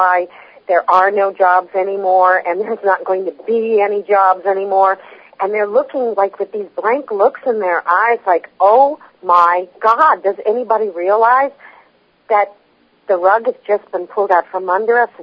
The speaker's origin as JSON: {"language": "English", "region": "Illinois", "country": "United States", "tie": "born there", "also_born_or_lived": "Ohio", "said": "I was born in Illinois, and I lived in Ohio."}